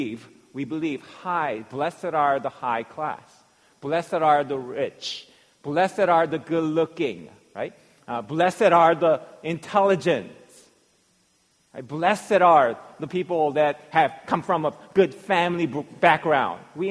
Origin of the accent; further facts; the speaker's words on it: South Korea; growing up in South Korea